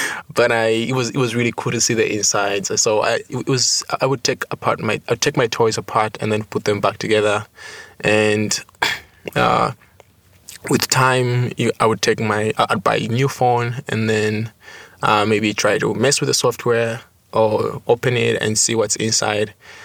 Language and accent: English; Zambia; I'm currently a second year at Whitman College. I'm a computer science major and I come from Zambia.